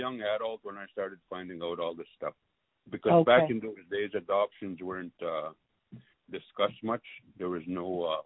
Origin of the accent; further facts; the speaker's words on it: Île-à-la-Crosse, Saskatchewan, Canada; And that's, I ended up growing up in Isla La Crosse in an island called Sandy Point.